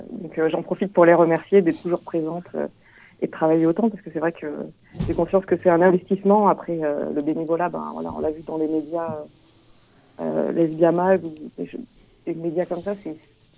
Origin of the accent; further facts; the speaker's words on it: Auvergne-Rhône-Alpes, France; C'est vrai que moi, à la base, je viens d'Auvergne.